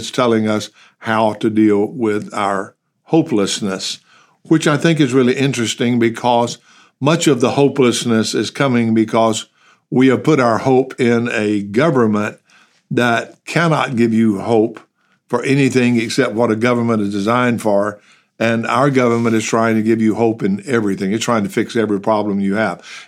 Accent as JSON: {"language": "English", "region": "Texas", "country": "United States", "said": "And since I'm an American in America, and since I'm a Texan in Texas"}